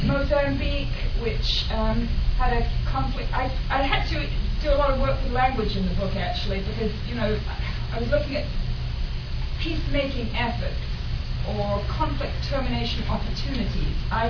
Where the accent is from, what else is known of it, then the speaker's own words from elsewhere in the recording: England, United Kingdom; now in South Africa; growing up in England in the 1960s